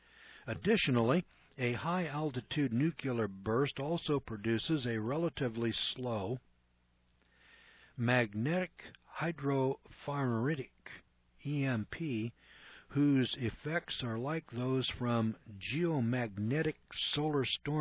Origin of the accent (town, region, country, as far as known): Los Alamos, New Mexico, United States; born or raised there